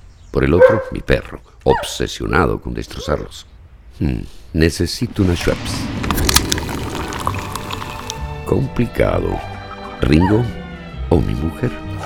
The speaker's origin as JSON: {"language": "Spanish", "town": "Caracas", "region": "Capital District", "country": "Venezuela", "said": "venimos de ahí de Quinta Crespo."}